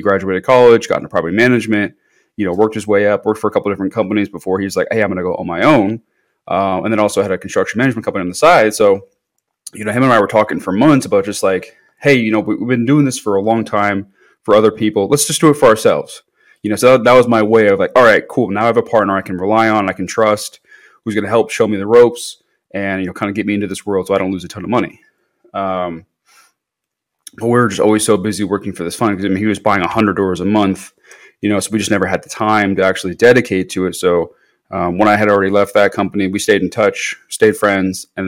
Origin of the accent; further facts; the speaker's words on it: Missouri, United States; everyone thought I was from Kansas, but I'm technically on the Missouri side.